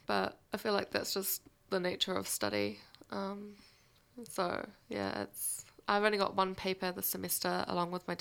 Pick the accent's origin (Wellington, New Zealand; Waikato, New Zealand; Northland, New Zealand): Northland, New Zealand; Dargaville; now in Auckland, New Zealand; No, I'm from Dargaville.